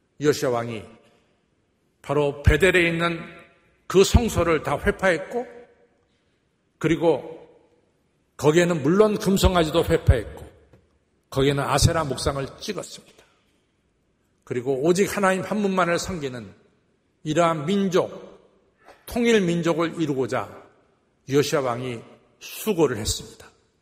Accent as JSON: {"language": "Korean", "region": "Seoul", "country": "South Korea", "tie": "born there", "said": "저는 태어나기는 이 도남동에서 태어났습니다. 성북구 도남동에서 제가 태어났습니다."}